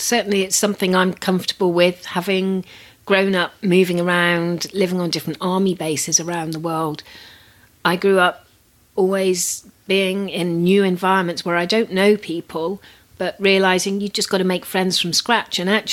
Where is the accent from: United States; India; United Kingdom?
United Kingdom; because after all, I'm very British in that way